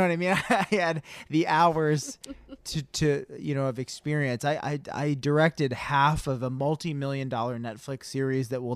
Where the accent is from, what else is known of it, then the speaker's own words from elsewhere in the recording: College City, California, United States; I'm from College City.